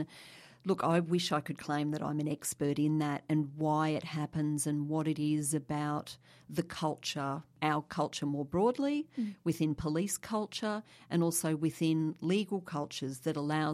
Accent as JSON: {"language": "English", "town": "Brisbane", "region": "Queensland", "country": "Australia", "tie": "born or raised there", "said": "I grew up in Brisbane"}